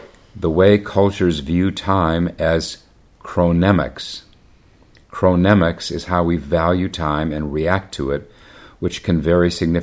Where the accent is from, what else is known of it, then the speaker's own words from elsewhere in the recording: United States; which, as an American, I had no understanding of at all.